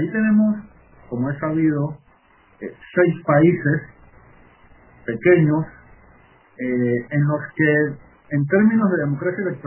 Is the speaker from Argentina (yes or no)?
no; Panama; estando en Panamá y siendo panameño